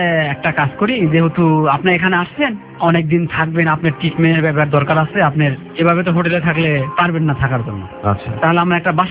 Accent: Bangladesh; আমি তো বাংলাদেশ থেকে আসছি

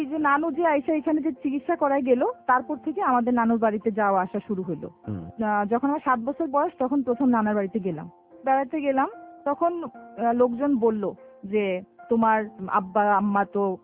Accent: Dhaka, Dhaka Division, Bangladesh; আমার যখন 6 বছর বয়স তখন আমরা শ্যামলীতে চলে আসি

